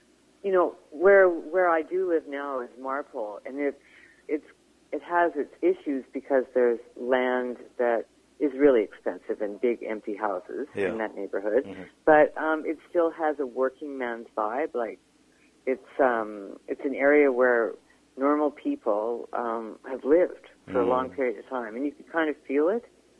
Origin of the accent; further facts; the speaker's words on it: Alberta, Canada; moved away as an adult; Well, I came here from Alberta. I sort of, you know, I sobered up. I left when I was 19